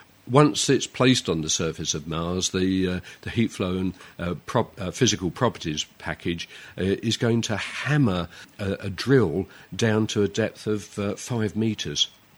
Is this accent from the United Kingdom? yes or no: yes; England, United Kingdom; Now, being English, I've no idea what size a softball is